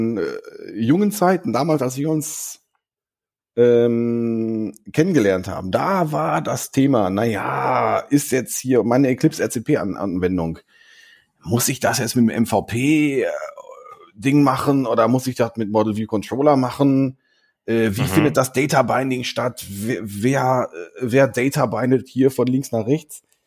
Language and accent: German; Arnsberg, North Rhine-Westphalia, Germany; Ich komme ja aus Arnsberg, wie andere nicht so moralisch integre Menschen auch. Arnsberg ist ja Stadt